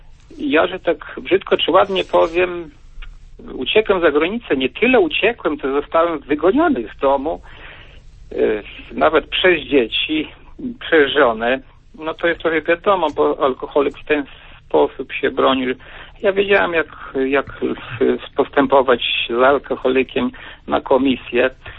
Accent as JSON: {"language": "Polish", "country": "Poland", "moved": "yes", "said": "Ja pochodzę z Podlasia Południowego, ale dzwonię z zagranicy."}